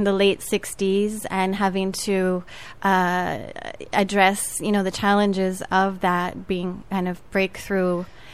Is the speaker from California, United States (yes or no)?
no; Fairfield, Iowa, United States; the global family concept is one that I grew up with here in Fairfield as well, because we are a very international community.